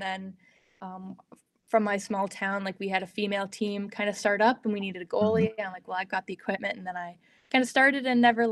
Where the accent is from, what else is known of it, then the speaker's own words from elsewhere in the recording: Canada; I'm in quarantine right now too, as a Canadian.